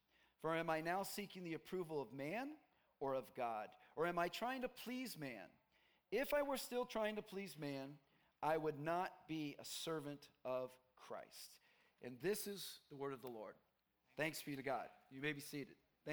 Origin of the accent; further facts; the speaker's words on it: Chicago, Illinois, United States; I'm from the Chicago area, and I've pretty much seen every kind of driving possible, and people like to say nice things with their hands to you when you drive in Chicago.